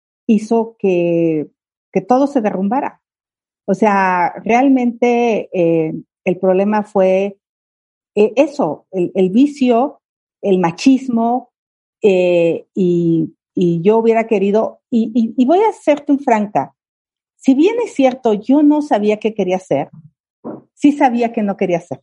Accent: Hidalgo, Mexico; born there; Yo nací en el Valle del Mezquital, un lugar donde las mujeres no teníamos ningún valor.

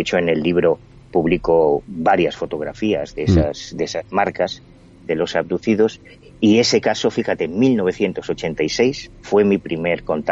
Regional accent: A Coruña, Galicia, Spain; para mí que soy de provincias, yo soy gallego, de La Coruña, toda mi vida he vivido ahí

